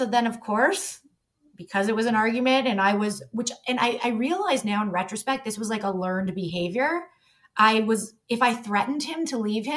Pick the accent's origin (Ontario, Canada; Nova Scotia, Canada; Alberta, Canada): Ontario, Canada; Toronto; Like you're a 416er because I grew up in Toronto.